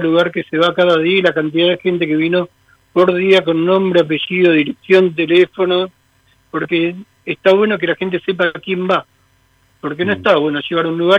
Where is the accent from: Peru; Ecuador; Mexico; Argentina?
Mexico; Muna, Yucatán; Yo soy un hombre de Muna